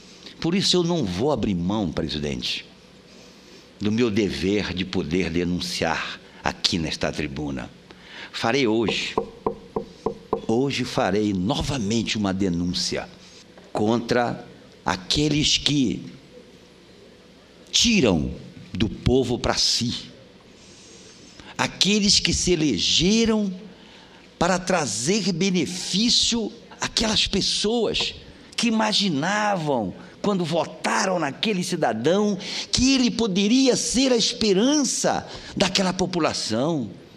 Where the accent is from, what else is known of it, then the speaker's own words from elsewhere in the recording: Salvaterra, Pará, Brazil; born there; Nasci numa cidade muito humilde, na Ilha do Marajó. Hoje deve ter por volta de 25 mil habitantes, chamada Salvaterra. Meus pais, minha mãe descendente de árabe, meu pai acriano